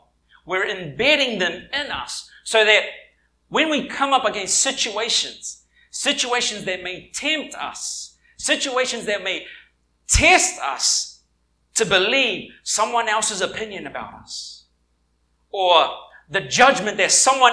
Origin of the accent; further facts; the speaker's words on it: Wainuiomata, Wellington, New Zealand; When I was 11, 12 years old, growing up in Wainui, in Wellington, there was this time that I went to Wellington City